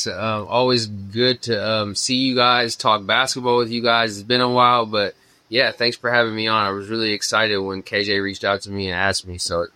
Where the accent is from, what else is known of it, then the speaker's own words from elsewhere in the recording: Riverside, California, United States; moved away; also born or lived in Hawaii; I grew up in Riverside most of my life till moving to Hawaii